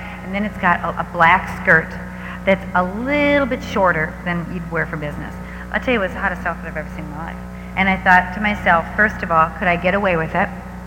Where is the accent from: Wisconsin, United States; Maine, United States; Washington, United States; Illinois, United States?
Wisconsin, United States; I'm from Wisconsin. We don't eat, I mean, this Texas food.